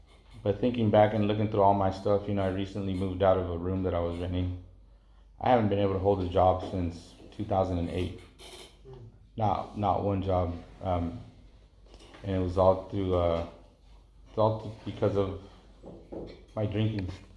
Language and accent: English; Santa Maria, California, United States; also born or lived in Mexico; I was born in Mexico. I was brought over here, raised here. I'm all over Santa Maria. Never was really in one spot. I was always just moving around.